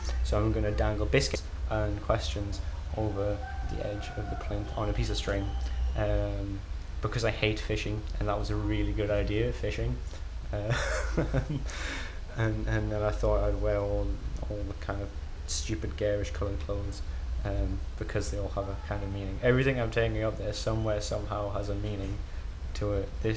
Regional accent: Newcastle, North East England, United Kingdom; now in Glasgow, United Kingdom; I'm from Newcastle, but I live in Scotland and other places around the world, really, but Scotland at the moment, in Glasgow.

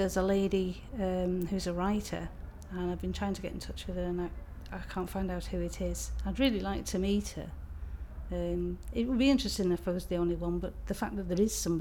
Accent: Warrington, North West England, United Kingdom; I'm originally from Lancashire in Warrington.

